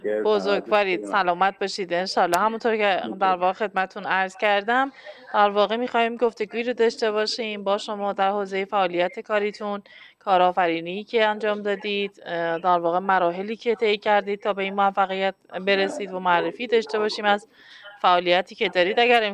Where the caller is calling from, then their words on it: Hamadan, Iran; کد همدانه.